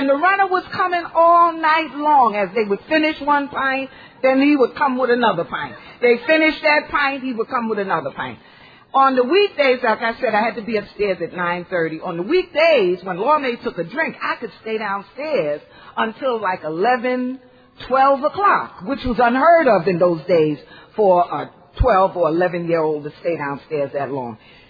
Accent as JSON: {"language": "English", "town": "Harlem", "region": "New York", "country": "United States", "tie": "born or raised there", "lives_now": "New Jersey, United States", "said": "I live in New Jersey now, but by way of Harlem, USA. I was born and bred in Harlem."}